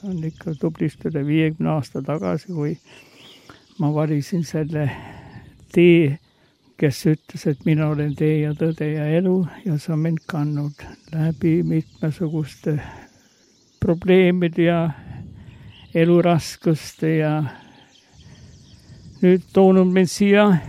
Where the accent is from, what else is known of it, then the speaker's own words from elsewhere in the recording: Tallinn, Harju County, Estonia; lapsepõlvest olen pärit Piiritalt, mis õieti tuleb rootsikeelses sõnas Birgitta, kus oli Birgitta klooster.